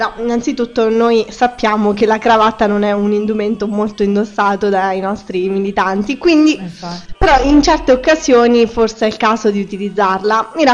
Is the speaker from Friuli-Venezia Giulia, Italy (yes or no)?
no; Fermo, Marche, Italy; Sono di Fermo e sentirete, anzi speriamo di no